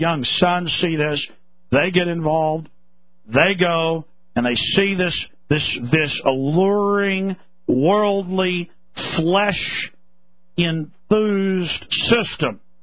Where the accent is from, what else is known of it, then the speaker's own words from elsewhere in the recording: Rockwall, Texas, United States; My friends, I grew up in Rockwall, Texas. Very wealthy suburb of Dallas. I was a poor boy.